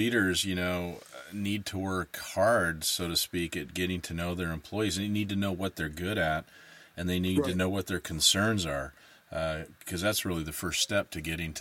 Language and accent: English; Seattle, Washington, United States; So I'm from Seattle.